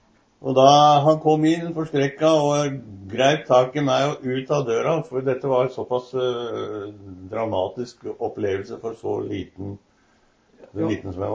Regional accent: Oslo, Norway; born there; jeg ble født i Oslo da.

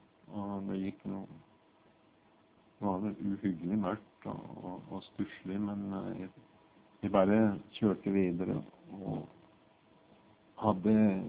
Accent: Western Norway, Norway; jeg var i kirke, der jeg vokste opp, på Vestlandet, i den kirke som jeg gikk som smågutt.

